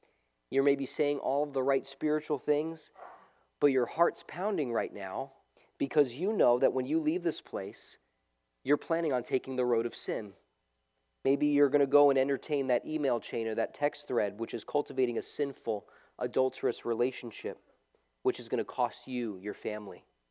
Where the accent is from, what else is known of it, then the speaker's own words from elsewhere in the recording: New York City, New York, United States; I grew up close to New Jersey. I grew up in New York City, and I was there to actually see the untold damage that was done by Hurricane Sandy when it hit.